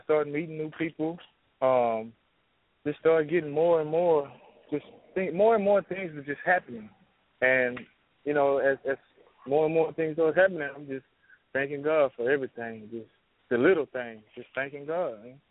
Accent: Houston, Texas, United States; I'm originally from Houston, Texas. I'm the oldest of two.

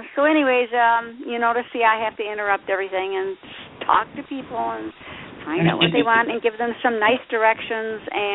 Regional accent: South Carolina, United States; I want to impress everybody that I am from South Carolina, and I'm proud of that.

